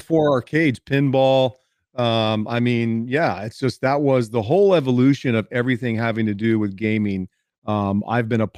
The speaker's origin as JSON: {"language": "English", "region": "California", "country": "United States", "tie": "born or raised there", "lives_now": "Texas, United States", "said": "I grew up in Southern California, and okay. We moved here about 16 years ago."}